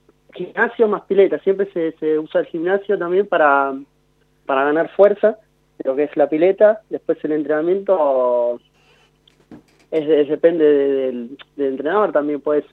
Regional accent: Lanús, Buenos Aires Province, Argentina; Yo soy de Lanús, soy de la zona de Valentín Alfaro.

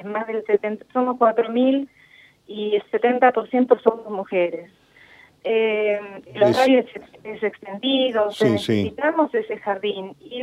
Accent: Quilmes, Buenos Aires Province, Argentina; Mira, soy de Quilmes

